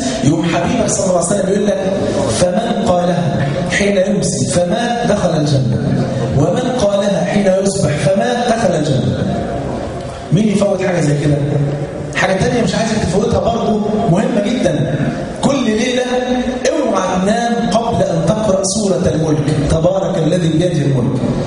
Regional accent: Egypt

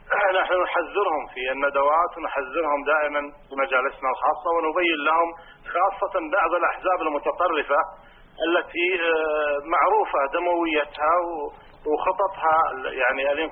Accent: Kuwait; كما هي عندنا في الكويت، كما هي في لبنان

